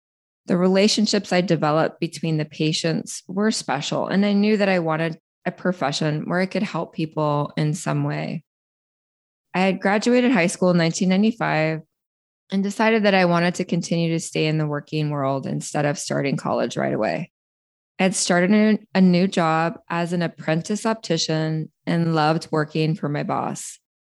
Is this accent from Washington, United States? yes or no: yes; Washington, United States; In 1976, I was born in Washington State. My mother was only 15 at the time, and thank God I had the most amazing grandparents who helped raise me.